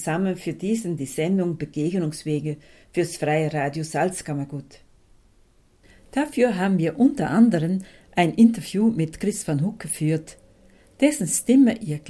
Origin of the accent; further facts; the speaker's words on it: Messelbroek, Flemish Region, Belgium; born there; first language Dutch; German is a second language; Ich bin 1948 in Belgien, in Messelbrook, in Vlaams-Brabant geboren. Ich habe 1969 … einen Österreicher, geheiratet und bin nach Österreich eingewandert.